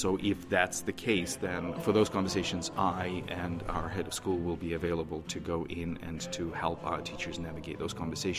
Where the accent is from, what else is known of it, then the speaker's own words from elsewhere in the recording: Belarus; now in United States; I grew up in the former Soviet Union. I grew up in Belarus. I've had firsthand experiences of anti-Semitism my entire childhood and teen life and the early adult life as well.